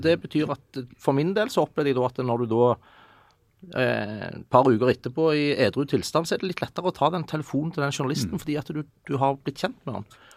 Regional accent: Kvitsøy, Rogaland, Norway; Jeg kom fra Kvitsøy og tenkte liksom, dette her var jo, hva er dette for noen folk?

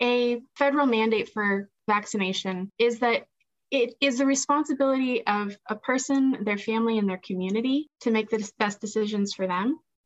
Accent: Washington, United States; I am 35 years old. I am from Spokane County, Washington.

